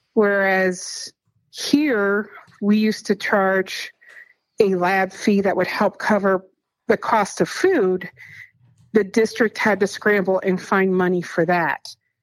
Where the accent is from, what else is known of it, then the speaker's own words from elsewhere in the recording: Cincinnati, Ohio, United States; My mom's from the South Side of Chicago. My dad's from Boston, and I grew up in Cincinnati, so I'm all sorts of messed up.